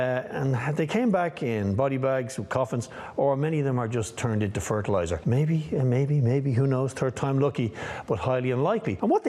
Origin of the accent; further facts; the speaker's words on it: Ireland; when I grew up back in Ireland in the 1870s, 2,000 years ago